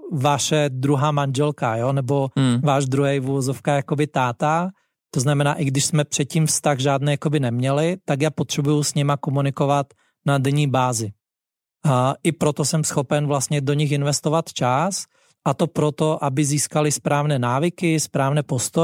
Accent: Slovakia; now in Czech Republic; Já samozřejmě díky tomu, že jsem ze Slovenska, tak ty cesty jsem si musel hledat trošku jinak, protože nestudoval jsem tady střední školu, nemám tady rodinu

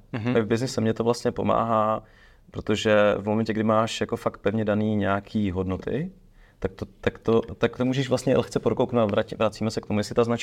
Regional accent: Ostrava, Moravian-Silesian Region, Czechia; born there; now in Prague, Czechia; žiju v Praze, narodil jsem se v Ostravě, rodiče mám vlastně Slováky, část mých předků jsou Romové, část Italové

